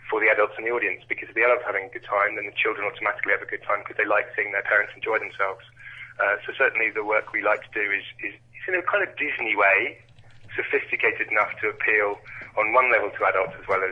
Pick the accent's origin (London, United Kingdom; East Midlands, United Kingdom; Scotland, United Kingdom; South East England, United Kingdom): London, United Kingdom; I'm from London originally.